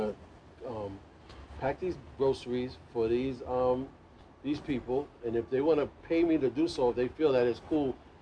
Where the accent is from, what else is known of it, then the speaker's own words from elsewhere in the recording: Brooklyn, New York, United States; So I grew up in Bed-Stuy. I'm born in Bed-Stuy. Let me say that, on Hancock and Throop.